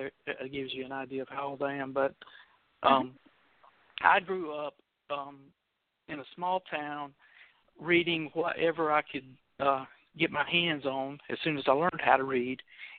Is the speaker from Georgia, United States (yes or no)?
yes; Georgia, United States; I grew up in a county that was named after the president of the Confederacy. I grew up in Jeff Davis County in Georgia, I really never knew how Southern I was until I joined the military